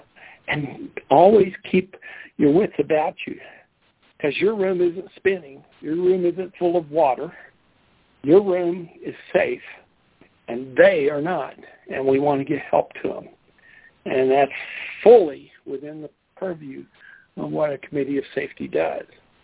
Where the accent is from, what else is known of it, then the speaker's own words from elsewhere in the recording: Colorado, United States; from Colorado.